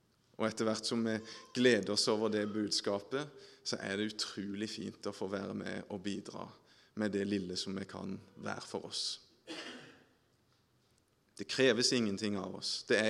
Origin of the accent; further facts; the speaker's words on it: Hornnes, Agder, Norway; Når jeg var liten guttunge, så var det dugnad hjemme på bedehuset. Da bygde vi om og bygde ut og hele bedehuset hjemme på Hornes i Aust-Agder.